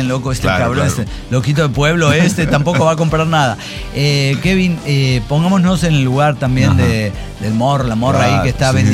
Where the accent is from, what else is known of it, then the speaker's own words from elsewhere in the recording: Mexico; es que soy mexicano